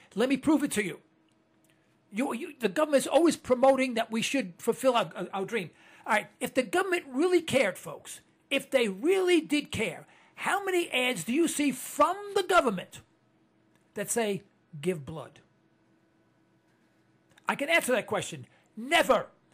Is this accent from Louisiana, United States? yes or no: no; New York City, New York, United States; born there; I was born in Harlem, you know, Harlem.